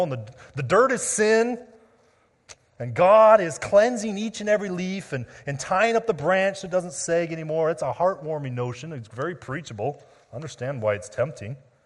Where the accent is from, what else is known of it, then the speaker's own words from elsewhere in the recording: Washington, United States; I grew up in Washington State, which is one of the apple capitals of the world. There's a lot of trees around there